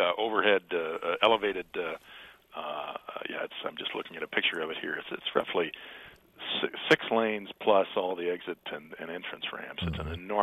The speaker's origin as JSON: {"language": "English", "town": "Detroit", "region": "Michigan", "country": "United States", "tie": "born or raised there", "said": "I grew up in Detroit and can remember the last of the interstates being built through there."}